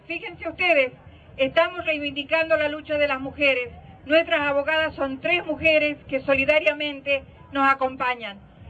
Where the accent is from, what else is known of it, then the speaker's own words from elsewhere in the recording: La Rioja, Argentina; Vengo de La Rioja.